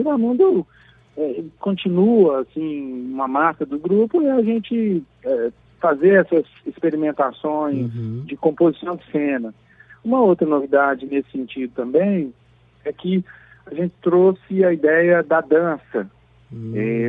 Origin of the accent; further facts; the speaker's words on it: Minas Gerais, Brazil; somos mineiros, adoramos o Rio de Janeiro.